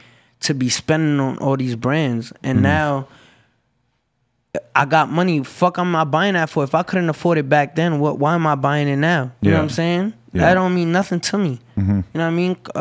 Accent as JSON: {"language": "English", "town": "Brooklyn", "region": "New York", "country": "United States", "tie": "born or raised there", "said": "Growing up in Bushwick is just, you know, regular street shit. Like, if you from New York, you already know how Brooklyn give it up."}